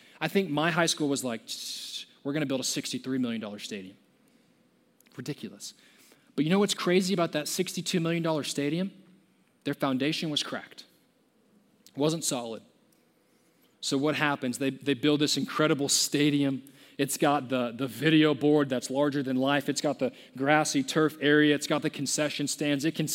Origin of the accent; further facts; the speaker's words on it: McKinney, Texas, United States; I grew up in McKinney, Texas. It's an hour north of Dallas. I'm not from Dallas. Don't put that on me.